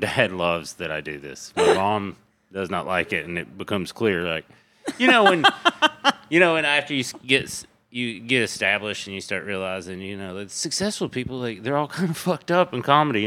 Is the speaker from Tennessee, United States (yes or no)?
yes; Crossville, Tennessee, United States; East Tennessee, Crossville, Tennessee.